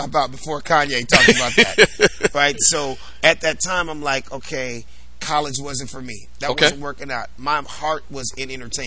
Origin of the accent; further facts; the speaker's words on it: Los Angeles, California, United States; the same way Will grew up in Philly was the exact same way I grew up in South Central LA.